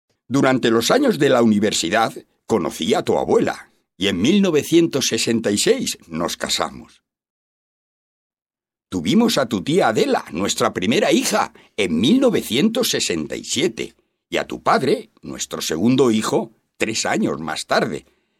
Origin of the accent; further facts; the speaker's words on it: Madrid, Community of Madrid, Spain; also born or lived in Granada; Nací en Madrid en 1942. Aquí pasé mi infancia. En 1954, cuando yo tenía más o menos la edad que tú tienes ahora, mi familia se trasladó a Granada, donde estudié el bachillerato